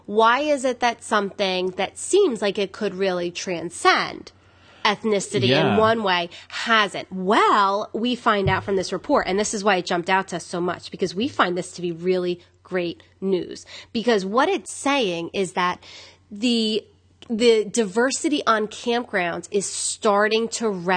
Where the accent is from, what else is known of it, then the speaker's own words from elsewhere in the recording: New Jersey, United States; Like why when especially we come from a very diverse area. We're from New Jersey.